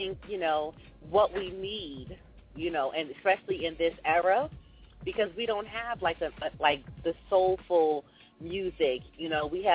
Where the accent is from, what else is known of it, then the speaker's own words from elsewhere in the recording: New York, United States; I'm from New York, Long Island.